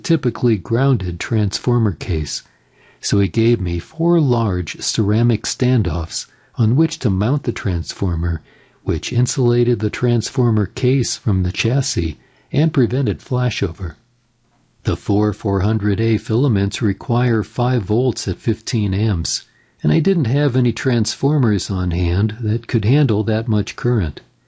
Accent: Little Falls, Minnesota, United States; Bob, who lived in my hometown of Little Falls, Minnesota, was mostly a low-band operator

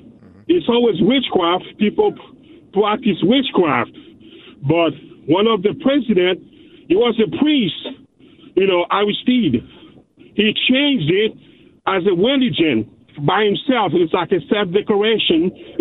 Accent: Haiti; No, about I'm from Haiti.

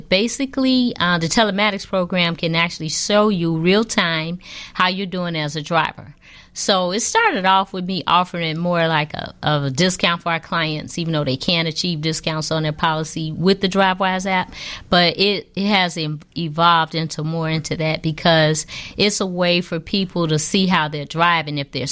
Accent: Chicago, Illinois, United States; I'm from Chicago. I'm actually from the Woodlawn area.

